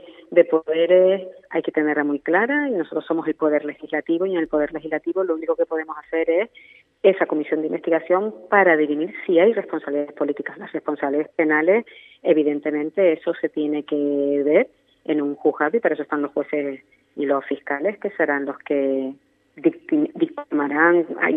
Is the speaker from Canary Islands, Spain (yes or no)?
yes; Canary Islands, Spain; es un derecho que tenemos los canarios, porque no nos olvidemos que somos una región ultraperiférica y que estamos muy lejos del territorio continental